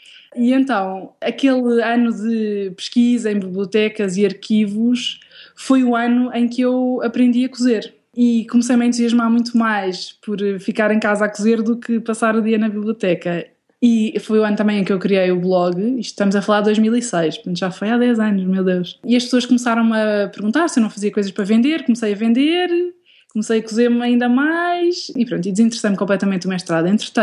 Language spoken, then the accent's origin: Portuguese; Portugal; born there; porque nasci em Portugal, porque se não fosse portuguesa não teria feito o curso de Direito